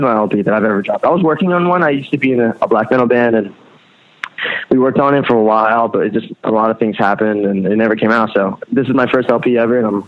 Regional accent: Allentown, Pennsylvania, United States; So I've always been involved with Philly stuff, but you know, I come from Allentown. That's where I was born.

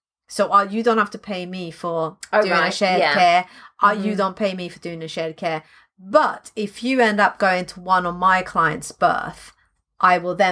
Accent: Sweden; accent: Swedish; English is a second language; now in United Kingdom; Zest. See my Swedish accent. It's a Z.

